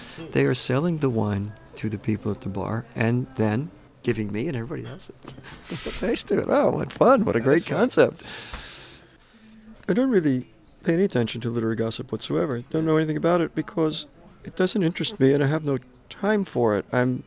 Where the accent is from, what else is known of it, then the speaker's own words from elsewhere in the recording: New York, United States; humor is something I grew up with in a very radical left-wing community. And I was very insular. I grew up in New York in this community.